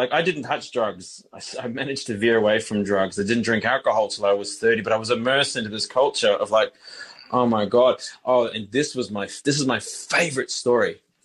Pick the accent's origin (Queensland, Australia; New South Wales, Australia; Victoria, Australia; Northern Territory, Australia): Queensland, Australia; I grew up, ultimately ended up growing up in Queensland anyway for the best part of my earlier childhood from the age of, say, three through to 13.